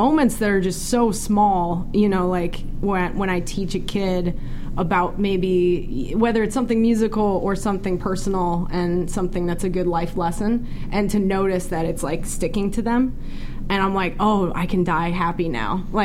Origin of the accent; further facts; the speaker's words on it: Colorado, United States; now in Los Angeles, United States; So, like I said, I'm from Colorado, and I've been, you know, going home probably twice a year since I've moved out to LA just to visit friends.